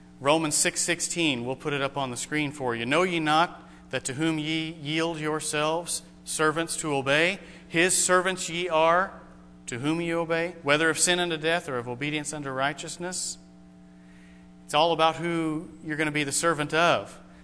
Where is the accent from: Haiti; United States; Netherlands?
United States; New Mexico; I grew up in Grace Baptist Church. It was in New Mexico, however. My dad was the pastor